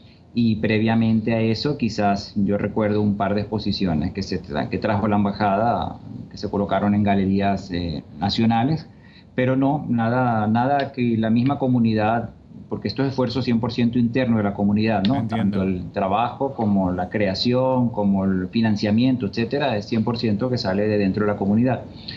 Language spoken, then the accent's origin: Spanish; Venezuela; como venezolanos que somos